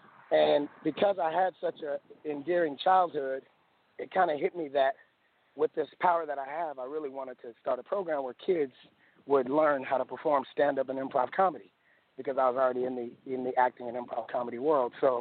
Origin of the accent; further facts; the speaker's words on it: Seattle, Washington, United States; now in Atlanta, United States; So for me, you know, growing up in Seattle, moving to Atlanta, I came down here because being told that you're different than a lot of Blacks